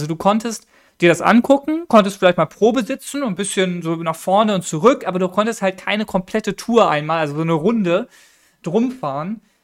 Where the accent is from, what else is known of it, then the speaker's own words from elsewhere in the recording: Hamburg, Germany; die halt auch wirklich direkt in meiner Heimatstadt sind